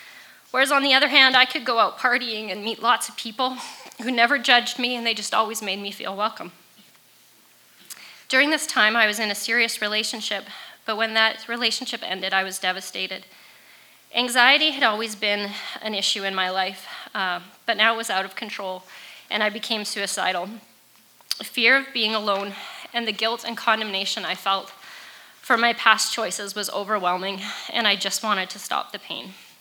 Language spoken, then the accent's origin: English; Three Hills, Alberta, Canada; I grew up in Three Hills. I was a good Prairie staff kid, K to 12 at Prairie